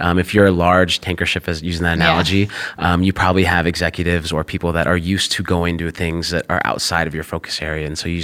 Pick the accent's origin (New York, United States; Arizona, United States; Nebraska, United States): Nebraska, United States; Omaha; So I grew up in North Omaha.